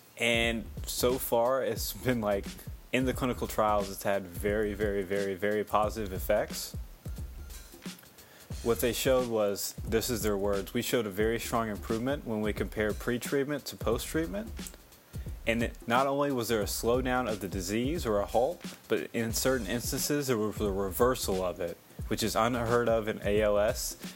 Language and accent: English; Oklahoma, United States; which I probably mispronounced because we're from Oklahoma and we can't pronounce anything.